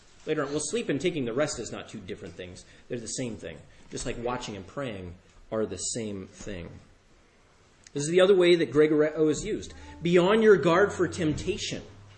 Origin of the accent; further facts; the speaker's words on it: Washington, United States; I think most of you know I'm from the Tri-Cities.